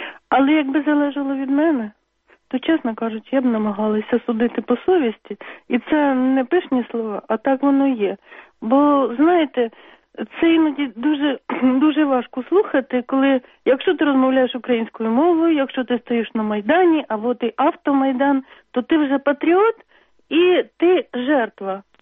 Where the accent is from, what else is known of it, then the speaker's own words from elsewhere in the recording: Kyiv, Ukraine; я з Києва.